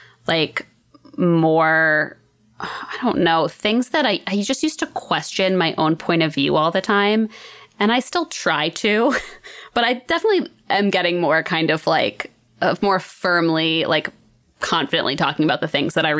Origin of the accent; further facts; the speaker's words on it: Northeast, United States; Like, we're from the Northeast.